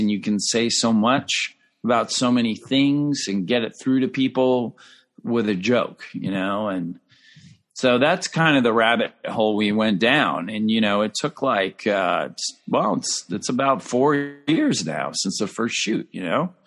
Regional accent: California, United States; And we were like terrorizing my hometown of 13,000 people in California.

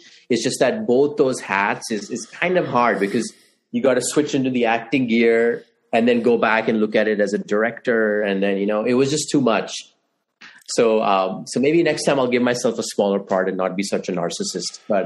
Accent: India; I mean, as an Indian, I find very funny.

